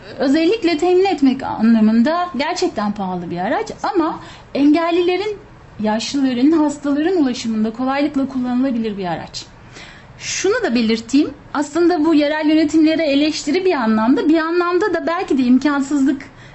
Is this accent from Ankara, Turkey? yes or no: yes; Ankara, Turkey; born there; 1969 Ankara doğumluyum.